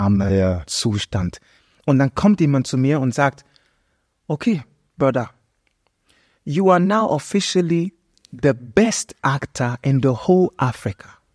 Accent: Germany; also ich bin in Deutschland groß geworden, bist du Ghana genug, bist du deutsch genug

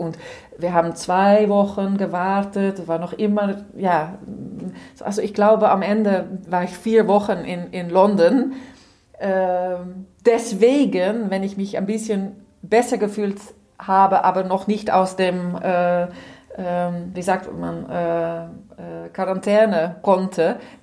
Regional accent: Netherlands; ich bin Holländerin

